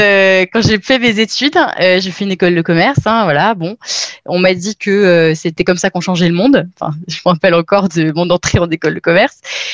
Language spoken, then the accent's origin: French; Grand Est, France; now in Paris, France; je suis originaire d'Alsace et je vis à Paris là depuis quelques années.